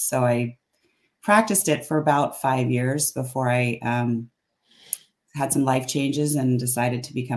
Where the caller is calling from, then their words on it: Chico, California, United States; I am in Chico, California, which is Northern California, about 90 miles north of Sacramento.